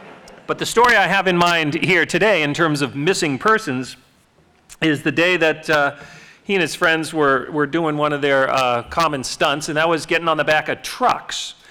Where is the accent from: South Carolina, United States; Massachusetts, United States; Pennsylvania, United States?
Massachusetts, United States; Dorchester; Another occupational hazard of growing up in Dorchester was when you had your one football and it went over the tee tracks